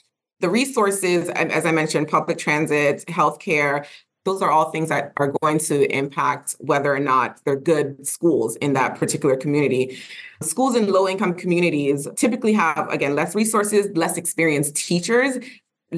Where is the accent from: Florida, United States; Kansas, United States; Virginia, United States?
Florida, United States; I'm from Florida where we don't have a good transportation system.